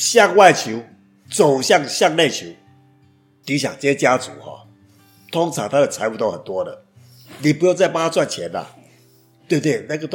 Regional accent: Taiwan; 所以你看我们台湾，我们中国人一样写得很好

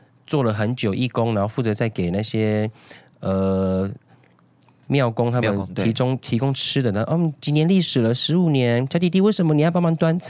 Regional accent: Taiwan; 可是我们台湾人很爱肤浅的人

